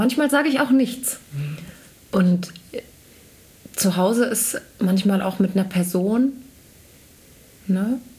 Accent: Malsfeld, Hesse, Germany; Ich komme aus Nordhessen, aus dem wunderschönen kleinen Ort Malsfeld.

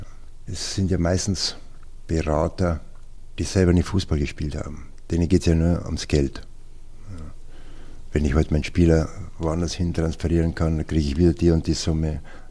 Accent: Bavaria, Germany; Ja, ich komme aus Niederbayern und das war schön damals, mit dem Verein dann nach München zu fahren

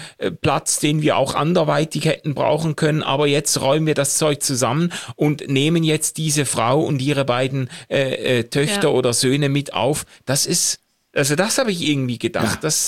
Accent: Switzerland; als Schweizer nehme ich das auch mit Betroffenheit wahr

